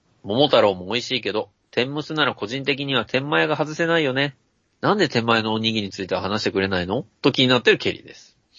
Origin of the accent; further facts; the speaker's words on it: Yokkaichi, Mie, Japan; 結構離れてるけど、うちの実家でも、音楽聞こえてたよねって、この前帰った時、兄貴に確認したら、いや、聞こえるよって言ってたから、やっぱ聞こえてたんですよ。四日市市民だったらわかるはず